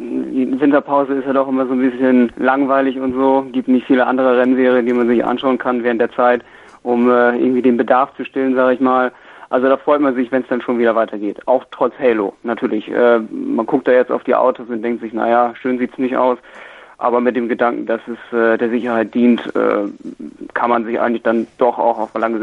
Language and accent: German; Jever, Lower Saxony, Germany; komme aus Jever, also Nordsee sozusagen, so die Ecke.